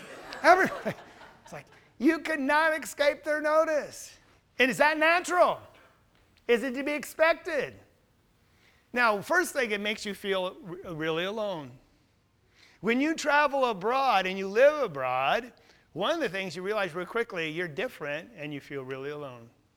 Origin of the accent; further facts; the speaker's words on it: United States; So I had to tell them United States.